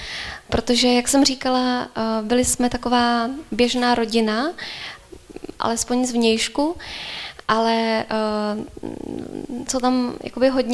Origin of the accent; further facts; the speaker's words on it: Františkovy Lázně, Karlovy Vary Region, Czechia; Před vlastně více než 30 lety jsem vyrůstala v poblíž Chebu ve Františkových Lázních.